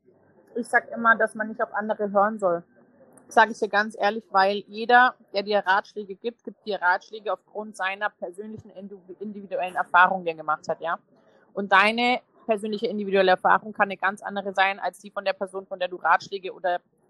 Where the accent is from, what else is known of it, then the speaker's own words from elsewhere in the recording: Italy; German is a second language; Italien für mich so das beste Gesamtpaket, weil A, natürlich mein Heimatland, B, war ich nicht allzu weit weg von der Familie, ich kenne die Sprache, ich kenne die Kultur, ich kenne das Essen